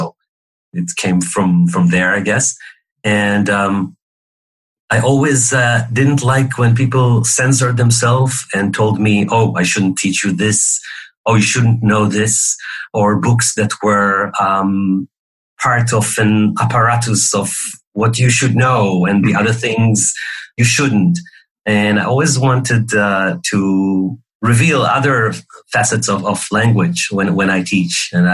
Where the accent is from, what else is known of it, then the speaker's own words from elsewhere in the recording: Ashdod, Southern District, Israel; So I grew up in Ashdod, Israel. It's a port town half an hour south of Tel Aviv, on the coast of the Mediterranean.